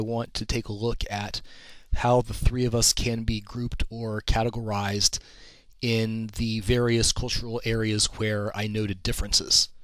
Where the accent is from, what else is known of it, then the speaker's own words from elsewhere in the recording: United States; and I'm from the United States.